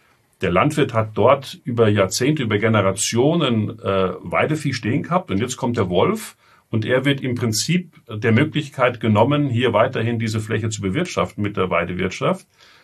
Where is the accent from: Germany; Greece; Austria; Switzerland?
Austria; Bei uns in Österreich haben wir ganz wenige Rudel.